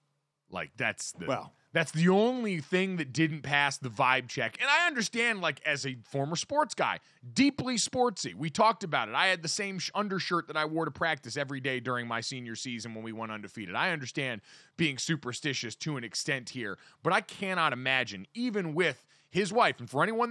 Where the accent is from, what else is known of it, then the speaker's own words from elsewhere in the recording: Connecticut, United States; Again, growing up in Connecticut, Donovan Clingan is the outlier.